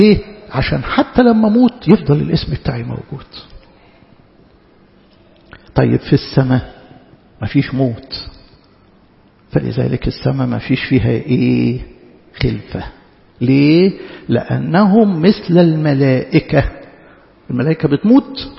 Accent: Egypt; اوعوا تفتكروا ان ده عندنا في مصر بس

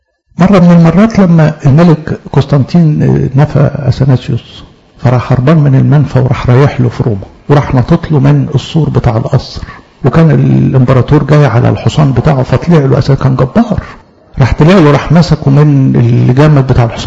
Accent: Upper Egypt, Egypt; دي مش بس عادة عندنا في الصعيد

